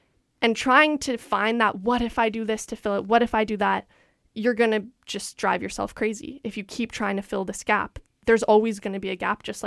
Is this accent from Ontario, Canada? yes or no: yes; Toronto, Ontario, Canada; And I'm from Toronto